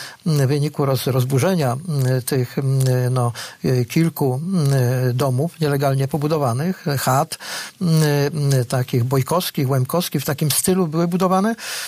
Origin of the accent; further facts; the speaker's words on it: Greater Poland Voivodeship, Poland; born there; Ja urodzony jestem w Wielkopolsce, tutaj pod Poznaniem